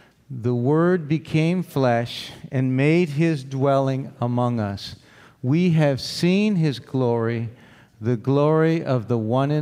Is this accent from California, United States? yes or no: no; Boyne City, Michigan, United States; I grew up here in Boyne City on Lake Charlevoix, which is even bigger than Portage Lake.